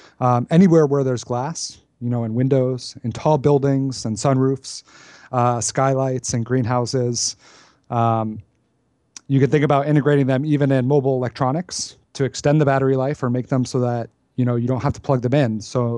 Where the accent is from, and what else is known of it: Boston, Massachusetts, United States; born or raised there